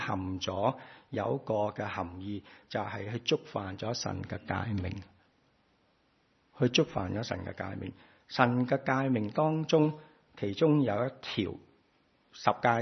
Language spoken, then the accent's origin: Cantonese; China; 我哋中国人都系咁啊嘛，向佢问安，向佢认错，向佢道歉